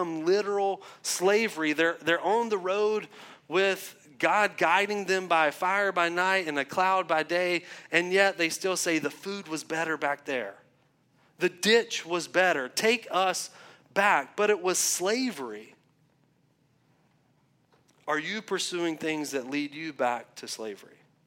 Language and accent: English; the South, United States; accent: southern; I know my southern accent, I know it just sounded like I said feel